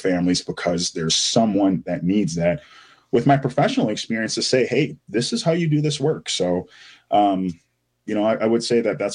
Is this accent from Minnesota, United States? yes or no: yes; Saint Paul, Minnesota, United States; born there; I was born in St. Paul, but I had a lot of housing instability. I lived in 35 different places by the time I was 15, unfortunately, including a homeless shelter on Wabasha across the street from where I work.